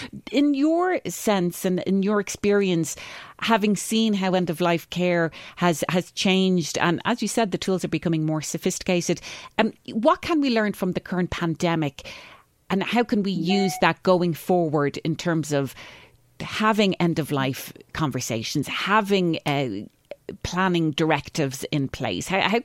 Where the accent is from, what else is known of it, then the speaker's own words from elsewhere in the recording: Ireland; accent: Irish; Very difficult word for me to say with my Irish accent, but that is what Kim does.